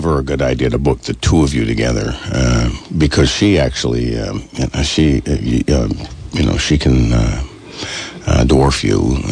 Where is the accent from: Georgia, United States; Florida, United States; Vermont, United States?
Vermont, United States; And I said, I'm from Vermont. I kill things and eat things. That's what we do here.